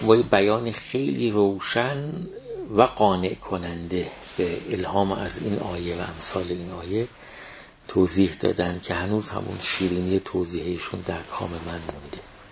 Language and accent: Persian; Tehran, Tehran Province, Iran; در محیط تهران که بودم و اونجا رشد کردم و با اقشار مختلفی مرتبط بودم،